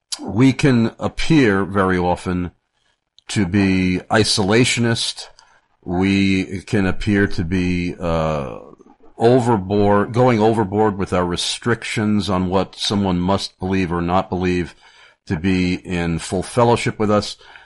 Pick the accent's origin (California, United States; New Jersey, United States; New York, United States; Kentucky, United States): New York, United States; now in Carlisle, United States; of feedback after moving here to Carlisle, Pennsylvania, that people assume one thing just because I'm from New York.